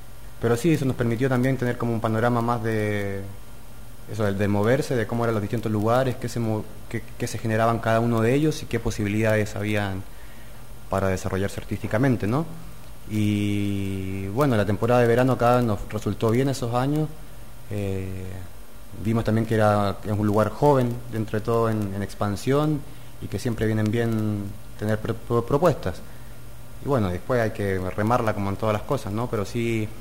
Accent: Valparaíso, Chile; also born or lived in Punta Arenas; Nací en Punta Arenas, allá al ladito de Ushuaia. Uh-huh. Pero ya crecí toda mi formación en la escuela y la universidad allá en Valparaíso.

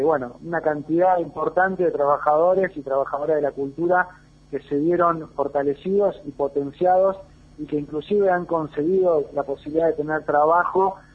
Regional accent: Argentina; La verdad que yo no podría, como militante, como argentino, como jefe comunal, tirarlo de tibio a nuestro presidente

